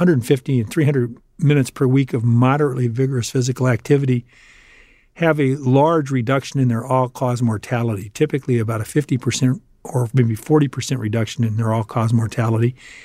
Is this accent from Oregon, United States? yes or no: no; Arizona, United States; You're correct. I was a sort of an indifferent student at Rincon High School. And I started college in 1976 and went to several schools in 1 year. I ended up in 1977 at the University of Arizona